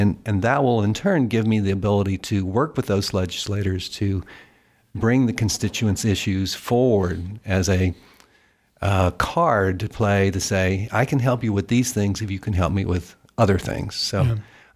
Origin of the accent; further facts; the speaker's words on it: Louisiana, United States; So I'm born and raised in Louisiana and grew up in procurial school all the way through